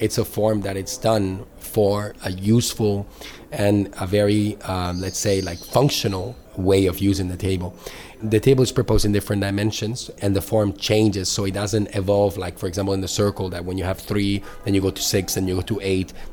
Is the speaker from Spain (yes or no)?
yes; Madrid, Community of Madrid, Spain; English is a second language; I'm a designer. I'm Spanish. I'm from Madrid.